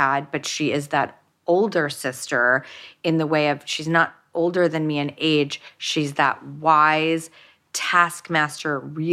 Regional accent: Hollywood, California, United States; when I grew up in Hollywood and in industry, really I only had Steven Spielberg to look to for a moral compass.

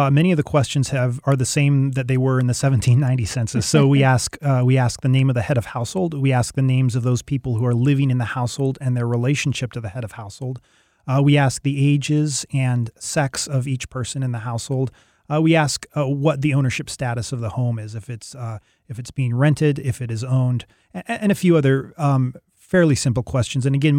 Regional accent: Seattle, Washington, United States; Well, I'm from the Seattle area originally.

